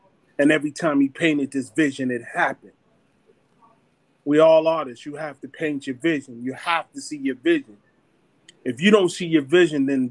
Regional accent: Brooklyn, New York, United States; See, I was that kid from Brooklyn.

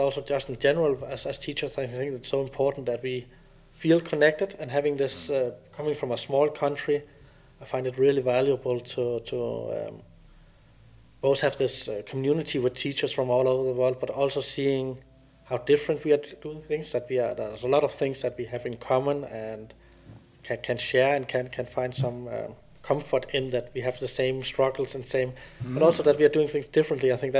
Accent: Denmark; English is a second language; podcasting in English and not being my native language. Mm-hmm. I thought, yeah, but Denmark, it's a small country, 5.5 million people

